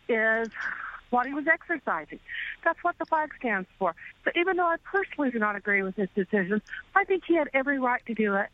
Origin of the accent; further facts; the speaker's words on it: Republic, Missouri, United States; I'm here from Republic, Missouri, visiting, dropping my daughter off at college